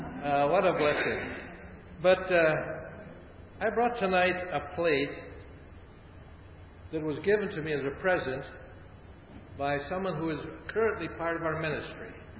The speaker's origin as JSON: {"language": "English", "town": "Cleveland", "region": "Ohio", "country": "United States", "said": "when I told him that I was from Cleveland, Ohio"}